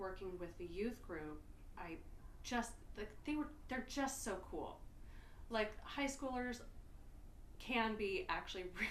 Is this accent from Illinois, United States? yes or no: no; Seattle, Washington, United States; I grew up in Seattle.